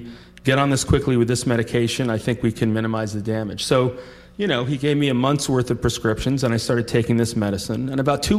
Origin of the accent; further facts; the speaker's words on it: Vermont, United States; John's from Vermont, I'm from Vermont. We're both from squarely middle-class kind of backgrounds.